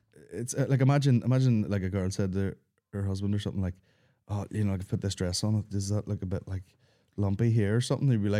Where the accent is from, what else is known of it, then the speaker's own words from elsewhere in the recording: New York City, New York, United States; I am a New Yorker.